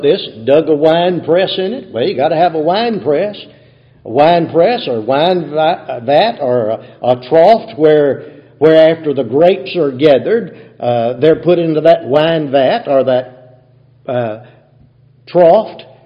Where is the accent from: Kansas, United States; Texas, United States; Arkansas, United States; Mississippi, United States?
Mississippi, United States; Growing up in Mississippi, I guess you might call us sharecroppers when I was growing up. We'd move from place to place. There's no telling how many places we lived in Calhoun County, Mississippi. We lived from one end of the county to the other.